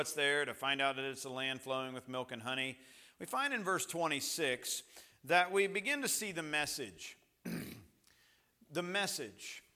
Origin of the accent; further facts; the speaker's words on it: Coshocton, Ohio, United States; my hometown, Coshocton, which we're not from town. I call it my hometown, but we're from 12 miles outside of town.